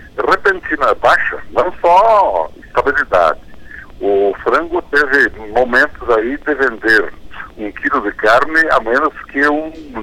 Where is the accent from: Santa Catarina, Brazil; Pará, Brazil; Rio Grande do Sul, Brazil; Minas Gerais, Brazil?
Rio Grande do Sul, Brazil; porque eu sou gaúcho, e só porque estou agora numa cidade em São Paulo